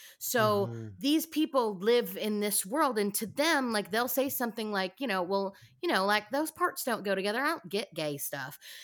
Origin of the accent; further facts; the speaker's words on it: Alabama, United States; also born or lived in Michigan; I was born in Alabama. I kind of grew up in the South before we went to Michigan.